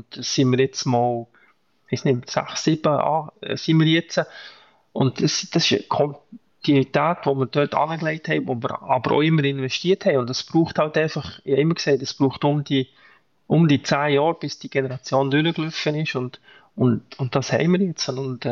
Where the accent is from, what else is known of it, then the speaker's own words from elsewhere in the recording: Biel, Bern, Switzerland; Biel ist mein Jugendverein, meine Heimatstadt. Ich bin zwar nicht in Biel selber aufgewachsen